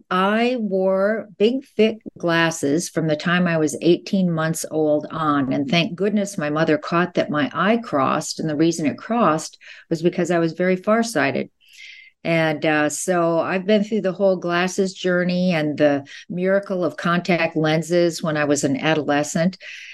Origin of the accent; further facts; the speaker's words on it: Fargo, North Dakota, United States; And actually, growing up in Fargo, North Dakota, there were no female physicians.